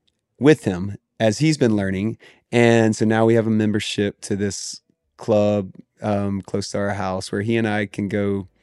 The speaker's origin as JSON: {"language": "English", "region": "the South", "country": "United States", "tie": "born or raised there", "said": "I didn't grow up around guns. I grew up in the South, but I didn't grow up around like shotguns or skeet or anything."}